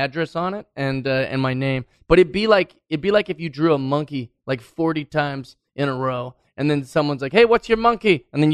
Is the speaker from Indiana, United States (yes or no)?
no; Seattle, Washington, United States; But growing up in Seattle, like I said, it's a very liberal area, very pro-arts, very fun place to grow up.